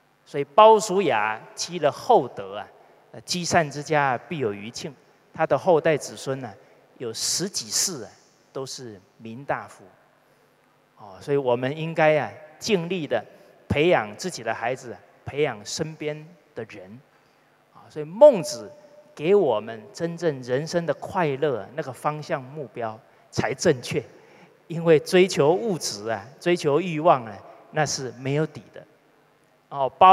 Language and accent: Chinese; Fujian, China; 我们福建话叫问导游啊